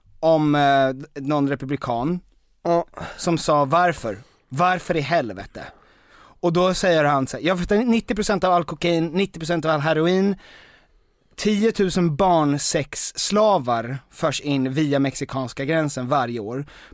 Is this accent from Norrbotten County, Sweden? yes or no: no; Danderyd, Stockholm County, Sweden; jag är från Danderyd.